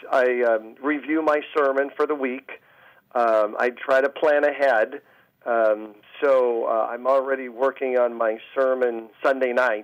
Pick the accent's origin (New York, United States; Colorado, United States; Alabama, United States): Colorado, United States; Denver; I was born and raised in Denver. See, so I'm kind of a Westerner to begin with.